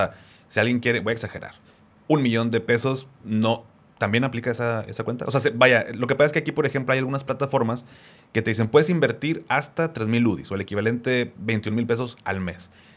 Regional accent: Mexico; Siendo mexicano

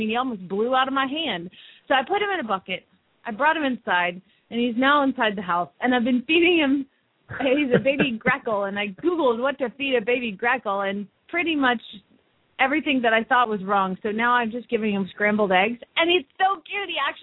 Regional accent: Phoenix, Arizona, United States; from Phoenix, Arizona

